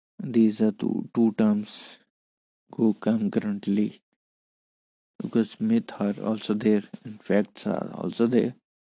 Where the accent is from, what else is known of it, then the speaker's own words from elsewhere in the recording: Himachal Pradesh, India; Like, I'm from Himachal, so Himachal is one of the greatest place in entire world.